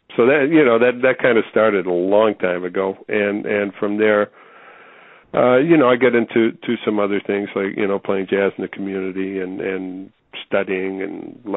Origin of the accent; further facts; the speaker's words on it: Nova Scotia, Canada; No, I grew up in Nova Scotia.